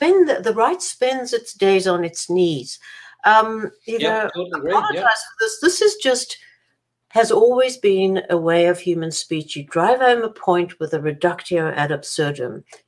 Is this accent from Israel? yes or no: yes; Israel; I grew up in Israel